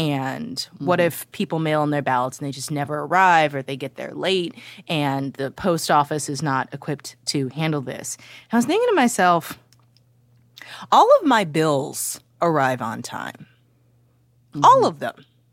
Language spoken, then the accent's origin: English; St. Louis, Missouri, United States; okay, so I'm from St. Louis, as I mention all the time.